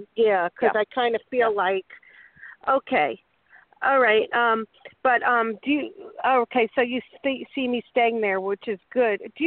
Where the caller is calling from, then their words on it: Florida, United States; from Florida.